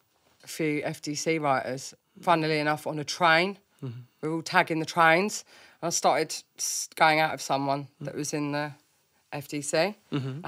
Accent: Croydon, London, United Kingdom; born there; Croydon. I was born in Croydon, yeah.

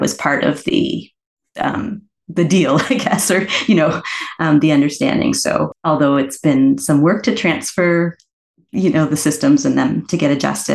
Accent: Halifax, Nova Scotia, Canada; Growing up, when we were growing up in Halifax, it was the Halifax City Schools Music Department.

